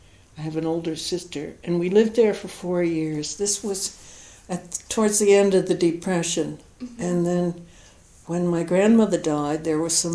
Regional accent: New Brunswick, New Jersey, United States; Yeah, we got a house in a little housing development that was going to be much bigger, but it stopped at the war just in the 1940s, and that was the end of the development.

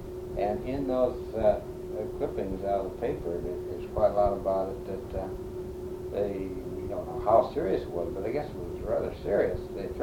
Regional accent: Firestown, New York, United States; Yeah, I was born up in Firestown.

